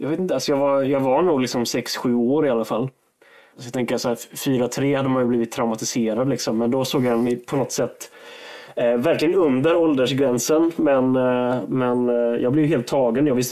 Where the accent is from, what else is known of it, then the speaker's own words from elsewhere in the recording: Lejet, Halland County, Sweden; Nere i gamla köpstad Lejet där jag växte upp, en liten fiskeby skulle man kunna säga, söder om Varberg.